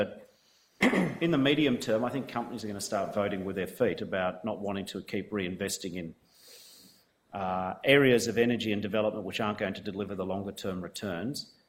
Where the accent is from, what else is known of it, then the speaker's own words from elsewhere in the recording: Australia; the great gift of being an Australian is that we're a long way away from a lot of these troubles.